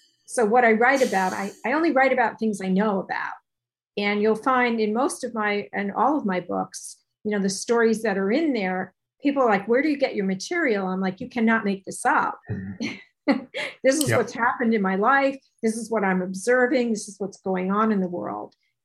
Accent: New York, United States; And I'm from New York, so I'm very direct.

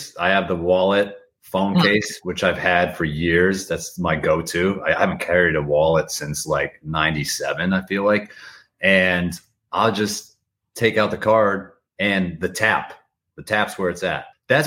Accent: Scotland, United Kingdom; I'm Scottish.

